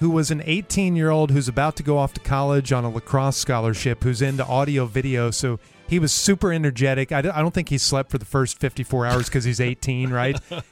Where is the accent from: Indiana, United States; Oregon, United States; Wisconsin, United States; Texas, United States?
Texas, United States; Dallas; me, so we're both from Dallas